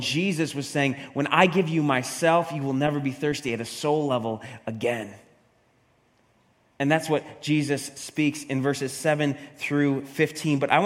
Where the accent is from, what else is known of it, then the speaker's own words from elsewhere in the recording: Syracuse, New York, United States; I'm from Northeast America, a.k.a. upstate New York, a.k.a. Syracuse, New York, and not that many of you know where that is.